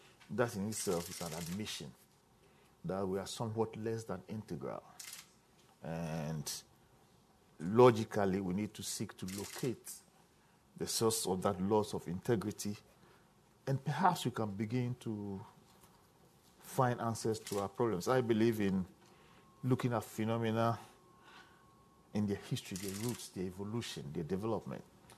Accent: Ghana; You know, I come from Ghana.

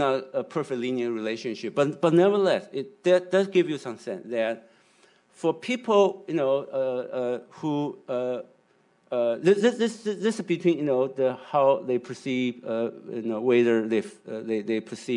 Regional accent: Taiwan; since I'm from Taiwan

